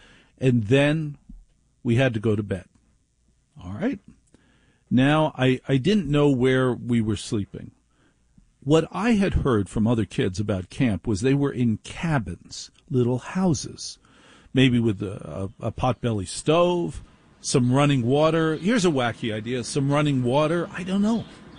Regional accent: Maplewood, New Jersey, United States; I grew up in Maplewood, New Jersey, where the scariest thing that happened is if they forgot to pick up the trash on Wednesday.

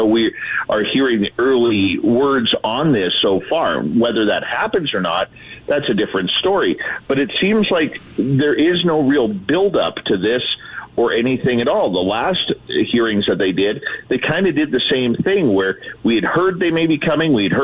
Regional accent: Canada; Well, I don't really know how the American system works, Walter, being Canadian.

